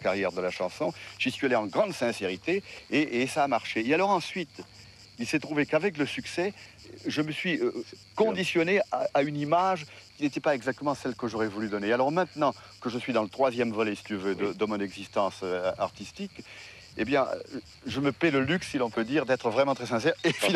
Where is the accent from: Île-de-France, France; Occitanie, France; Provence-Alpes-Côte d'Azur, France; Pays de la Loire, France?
Occitanie, France; Narbonne; born there; Quand je retourne dans mon pays natal, des fois, à Narbonne